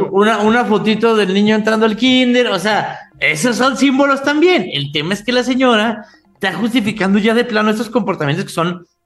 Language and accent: Spanish; Chihuahua, Mexico; Y entonces le decía yo, señora, soy de Chihuahua.